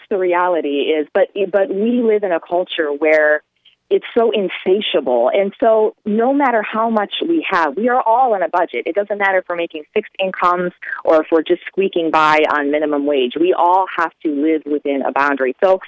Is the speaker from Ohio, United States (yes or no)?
yes; Ohio, United States; He was from Florida. I was originally from Ohio.